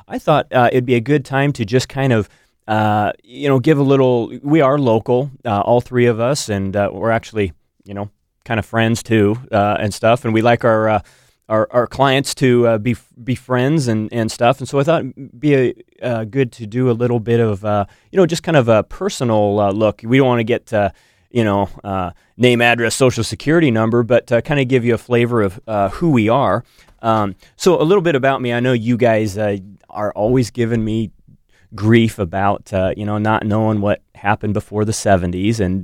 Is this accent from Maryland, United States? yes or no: no; Eugene, Oregon, United States; also born or lived in Independence, United States; I grew up in Eugene for 13 years and just outside of Corvallis for I spent another 13 years in the little town of Independence